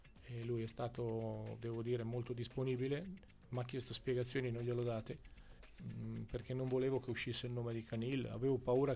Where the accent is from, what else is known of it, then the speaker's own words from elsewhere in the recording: Ancona, Marche, Italy; io sono anconetano, non ve lo dimenticate mai, sono di Colle Marino